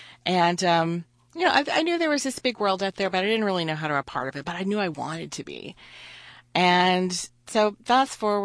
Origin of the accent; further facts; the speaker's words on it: Deer Park, Texas, United States; I grew up in Deer Park, Texas, which some of you listeners may know where that is, kind of out amongst the oil refineries and stuff.